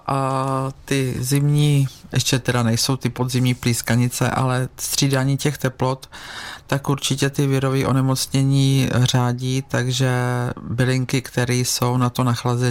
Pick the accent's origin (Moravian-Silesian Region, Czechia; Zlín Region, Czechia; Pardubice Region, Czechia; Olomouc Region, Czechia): Pardubice Region, Czechia; Bítovany; já jsem z Bítovan